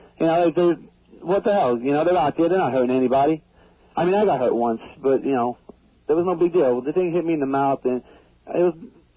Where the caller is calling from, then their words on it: Centereach, New York, United States; Oh, Center Reach.